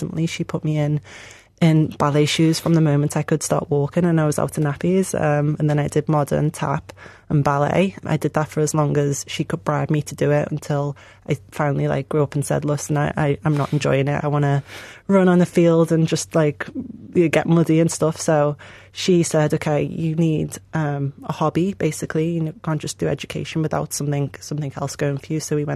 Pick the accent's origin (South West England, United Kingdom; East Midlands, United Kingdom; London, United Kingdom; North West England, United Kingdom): North West England, United Kingdom; Liverpool; I'm born in Liverpool. My mum and my whole family lived there. I'm half Bahamian, but I was brought up in Liverpool, you know, in the absolute cold.